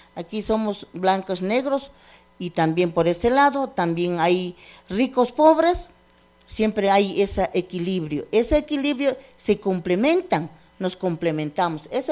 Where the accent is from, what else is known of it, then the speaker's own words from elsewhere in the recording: Chuquisaca, Bolivia; moved away; Yo soy un departamento de Chuquisaca y visto como tal soy, pero migro a un departamento Santa Cruz, es acá como fuera Guayaquil.